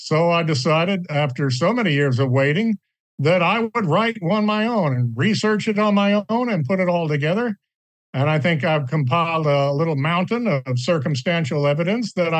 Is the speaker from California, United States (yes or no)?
no; Cape Girardeau, Missouri, United States; the crash in 1941 in my hometown of Cape Girardeau, Missouri